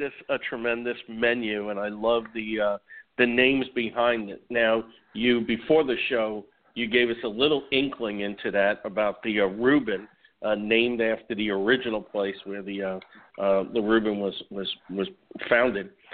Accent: Brooklyn, New York, United States; I'm thinking of, Stan, us growing up in Brooklyn, being 8-year-olds, going to the lunchroom on Monday morning

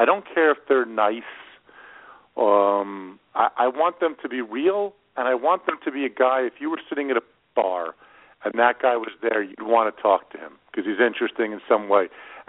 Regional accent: New Jersey, United States; I compare it to driving from my hometown of New Jersey out to Seattle or L.A., out to L.A.

